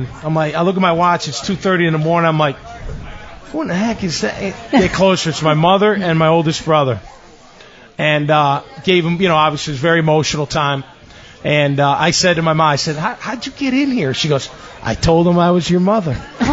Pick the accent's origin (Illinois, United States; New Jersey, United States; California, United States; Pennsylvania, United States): Illinois, United States; Chicago; also born or lived in Boston; now in Jacksonville, United States; I've been here 20 years now. And although I'm from Chicago and went to school in Boston, I consider this home.